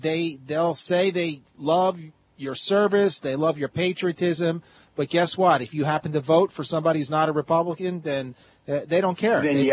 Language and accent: English; Philadelphia, Pennsylvania, United States; I'm from Philadelphia as well.